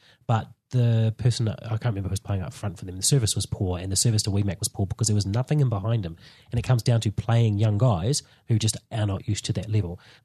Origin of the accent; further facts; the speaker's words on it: Palmerston North, Manawatū-Whanganui, New Zealand; I'm from Palmerston North.